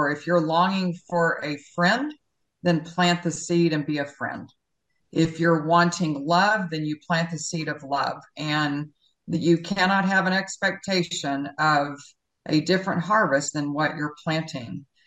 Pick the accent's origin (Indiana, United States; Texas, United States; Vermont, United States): Texas, United States; Yes, I was raised in Texas.